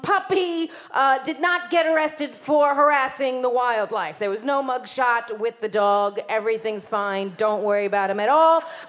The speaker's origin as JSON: {"language": "English", "town": "Queens", "region": "New York", "country": "United States", "said": "because I'm from Queens"}